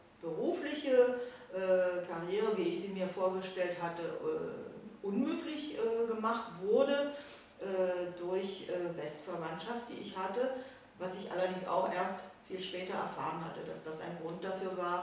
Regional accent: Potsdam, Brandenburg, Germany; moved away as an adult; now in France; Ich bin 1956 in Potsdam geboren, in der ehemaligen DDR, und lebe seit 1977 in Frankreich.

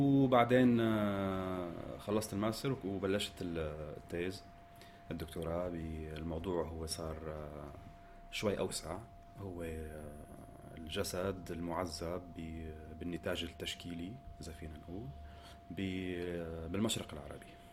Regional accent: Damascus, Damascus Governorate, Syria; born there; أنا من مواليد دمشق 1979. تخرجت من كلية الفنون الجميلة بدمشق في عام 2000 قسم النحت.

